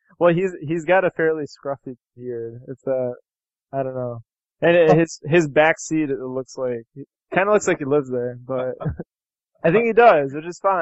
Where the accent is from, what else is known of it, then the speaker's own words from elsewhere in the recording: India; born there; and I'm Indian, you know, I was born in India, and I've gone back quite a few times, and I got family all around the world